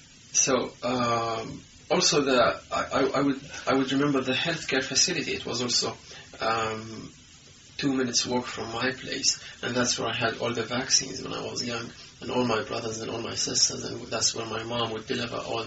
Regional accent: Rafah, Gaza Strip, Palestine; So I grew up in Gaza, in the south of Gaza, in a place called Rafah refugee camp.

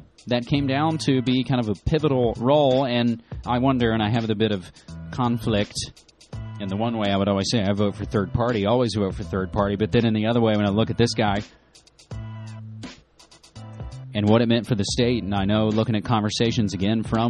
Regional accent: Shepherdstown, West Virginia, United States; now in Portland, United States; And then to my home state of West Virginia. Again, my friends, this past week is pretty much fifth anniversary of moving here to Portland, Oregon from Shepherdstown, West Virginia.

